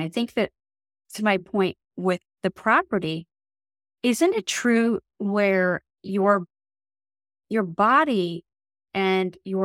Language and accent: English; New York, United States; my hometown, my small little rinky-dink town that I grew up at in the South Towns outside Buffalo, New York.